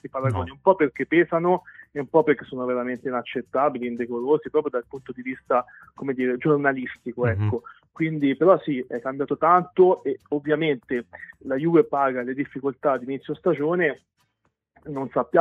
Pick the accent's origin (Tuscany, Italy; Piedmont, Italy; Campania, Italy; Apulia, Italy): Tuscany, Italy; lo dico da toscano mi permette di dire